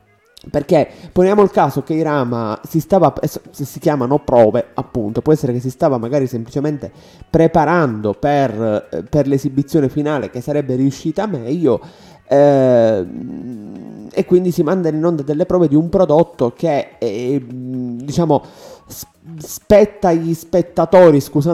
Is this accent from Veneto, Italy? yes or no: no; Palermo, Sicily, Italy; non lo dico da siciliano, non lo dico da palermitano